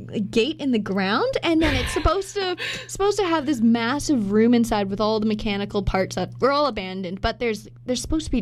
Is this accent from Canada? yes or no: yes; Coquitlam, British Columbia, Canada; I'm from Coquitlam, personally, so there's this abandoned hospital called Riverview Hospital, which is right near my house